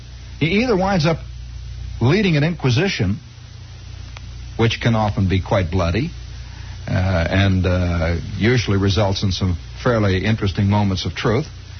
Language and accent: English; United States; Another thing I'm fascinated, too, by, as an American